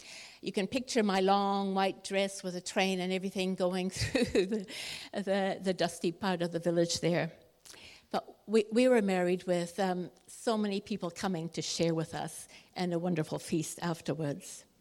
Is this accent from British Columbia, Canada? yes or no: yes; British Columbia, Canada; I grew up in Canada and in British Columbia near Vancouver